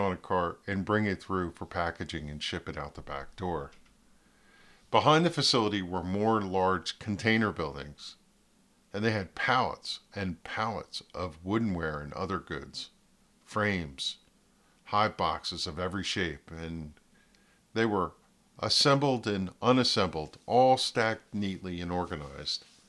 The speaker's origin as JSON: {"language": "English", "region": "New Jersey", "country": "United States", "said": "Even though I'm from New Jersey, I had heard in my travels"}